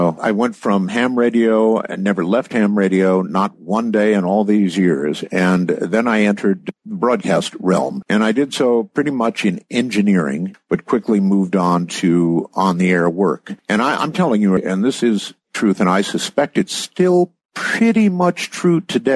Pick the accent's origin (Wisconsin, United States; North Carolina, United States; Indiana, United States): North Carolina, United States; Camp Lejeune; born there; My dad was a retired colonel from the Marine Corps, and I was born on Camp Lejeune in North Carolina.